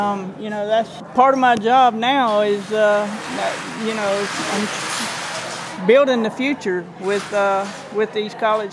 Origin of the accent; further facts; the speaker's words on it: Bainbridge, Georgia, United States; Yeah, Bainbridge, Georgia, you know, my hometown, they supported me for years now. And, you know, it's a great place, great lake, Lake Seminole there.